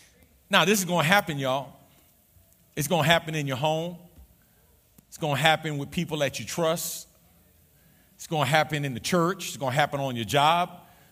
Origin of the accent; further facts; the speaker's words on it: New York, United States; when I was a kid, growing up in the Jacob Riis Housing Projects, 465 East 10th Street, apartment 13H, 10009, Lower East Side of Manhattan off of FDR Drive